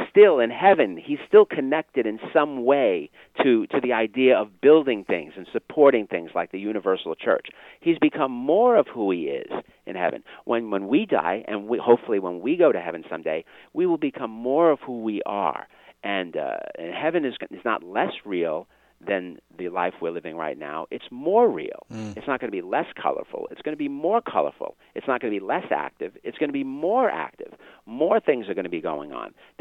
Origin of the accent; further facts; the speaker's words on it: Brooklyn, New York, United States; I'm from Brooklyn, New York. It's not too hard to figure that out. I grew up in Brooklyn in a, you know, not a very religious household.